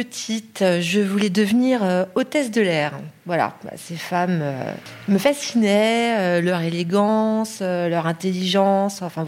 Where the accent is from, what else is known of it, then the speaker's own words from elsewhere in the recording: Paris, Île-de-France, France; born there; je suis née à Paris